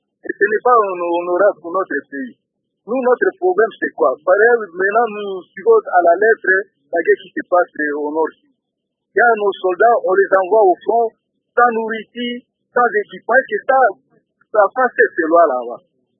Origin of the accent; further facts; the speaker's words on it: Isiro, Haut-Uélé, DR Congo; Arrivez ici, chez nous, à Issiro, pour voir comment ces ministères dorment.